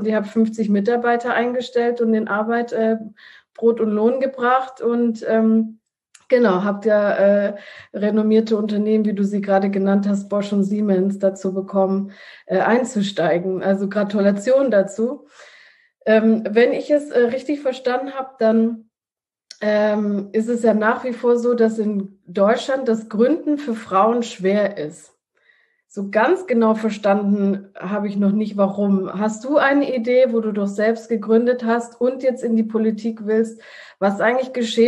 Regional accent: Italy; German is a second language; Also ich als Italienerin bin sowieso wissenschaftliche Esserin.

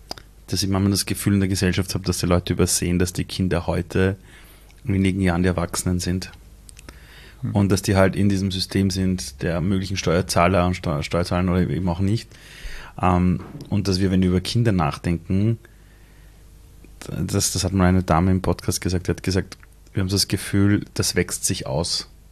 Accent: Iran; now in Germany; Und ich komme aus dem Iran, also meine Eltern im Iran

